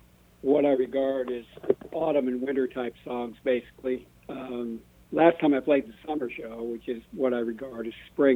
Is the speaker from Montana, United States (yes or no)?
yes; Montana, United States; Well, I grew up mainly in Montana, and the seasons were so distinct from each other. And eastern Montana is basically a rural area